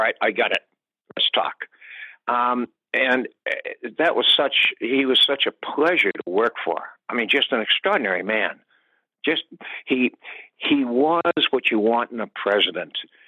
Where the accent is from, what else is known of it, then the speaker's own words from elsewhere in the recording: Boston, Massachusetts, United States; he's from Boston and I'm from Boston.